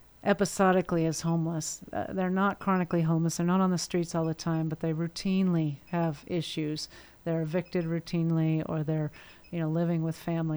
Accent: Seattle, Washington, United States; I know I'm from Seattle area.

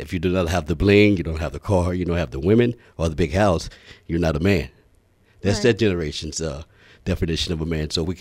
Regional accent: Midwest, United States; Because when I grew up in the Midwest. We grew up in a little community.

